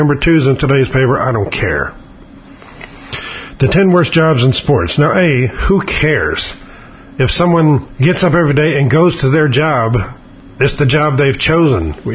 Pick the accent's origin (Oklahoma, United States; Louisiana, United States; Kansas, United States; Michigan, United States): Oklahoma, United States; I know I'm from Oklahoma, and rodeos are stupid